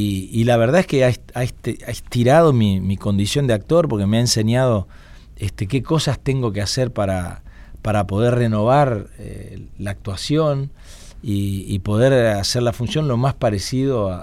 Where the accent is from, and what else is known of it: Paraná, Entre Ríos, Argentina; born or raised there; moved away as an adult